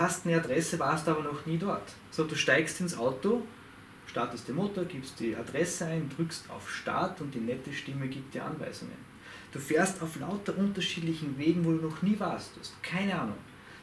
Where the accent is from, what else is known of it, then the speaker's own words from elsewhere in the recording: Salzburg, Austria; ich komme aus Salzburg